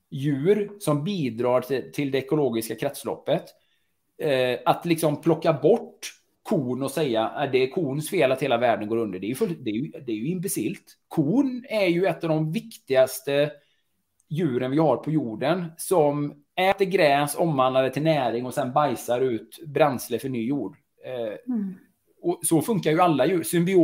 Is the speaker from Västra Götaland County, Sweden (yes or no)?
yes; Västra Götaland County, Sweden; producenter som finns här nära min hemstad i Sjuhäradsbygden.